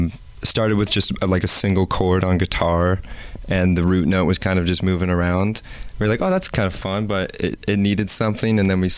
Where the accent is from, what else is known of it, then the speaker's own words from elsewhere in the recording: Toronto, Ontario, Canada; We're from Toronto, yes.